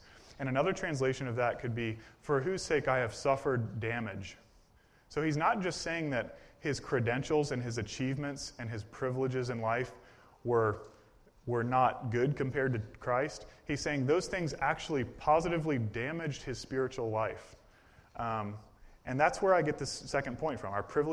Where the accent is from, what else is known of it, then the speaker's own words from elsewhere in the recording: Virginia, United States; now in New Jersey, United States; I applied for a youth pastor position a couple years ago in my hometown in Virginia